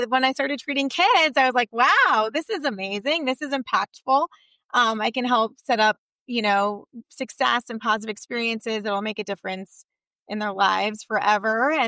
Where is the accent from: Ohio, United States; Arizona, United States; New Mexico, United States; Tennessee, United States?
Arizona, United States; and then here I am back home. I was born and raised here in Arizona.